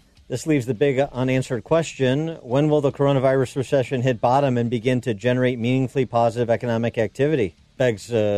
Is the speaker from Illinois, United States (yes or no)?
yes; Illinois, United States; including my home state of Illinois